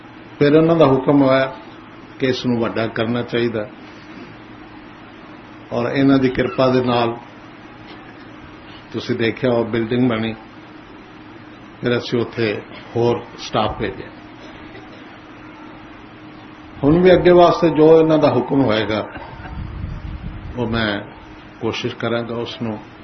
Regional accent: Sarai Naga, Punjab, India; born there; ਸਰਾਏ ਨਾਗਾ। ਉਸ ਵੇਲੇ ਉਸ ਪਿੰਡ ਦਾ ਨਾਂ ਮੱਤੇ ਦੀ ਸਾਂ ਸੀ।

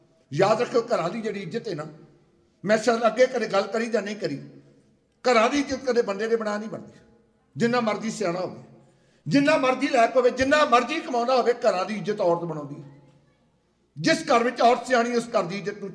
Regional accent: Punjab, India; ਮੈਨੂੰ ਤੇ ਪੰਜਾਬ ਦਾ ਬਹੁਤਾ ਤਜਰਬਾ ਹੈ ਮੈਂ ਪੰਜਾਬ ਦੇ ਰਹਿਣ ਵਾਲਾ

